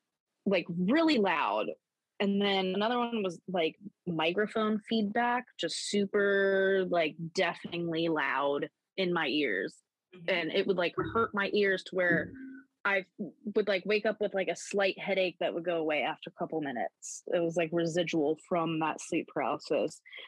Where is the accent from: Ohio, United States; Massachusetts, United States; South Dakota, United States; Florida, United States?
Florida, United States; also born or lived in North Carolina; I'm from Florida, moved to North Carolina, and then at this point I moved back to Florida.